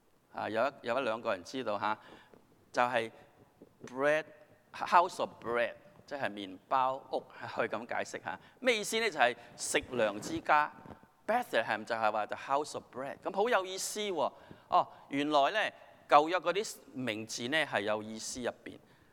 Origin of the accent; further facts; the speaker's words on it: China; 我們中國人的性格就是這樣，我們很保守的。